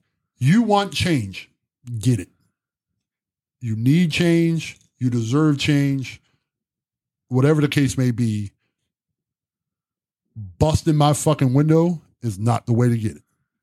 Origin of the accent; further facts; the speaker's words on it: United States; I tell people, I am unapologetically American.